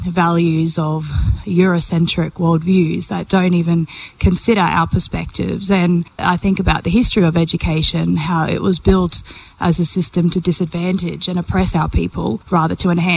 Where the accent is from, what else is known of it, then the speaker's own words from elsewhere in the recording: Stradbroke Island, Queensland, Australia; I'm from Stratty.